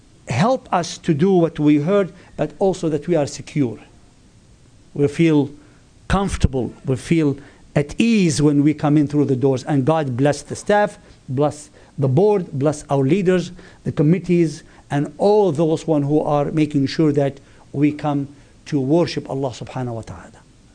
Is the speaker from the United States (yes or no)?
no; Lebanon; I have to be honest with you, I come from Lebanon